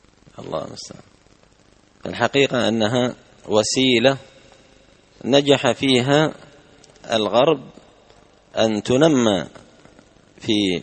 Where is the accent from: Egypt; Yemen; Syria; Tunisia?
Yemen; وعندنا باليمن زيادة على هذا الشجرة الأثيمة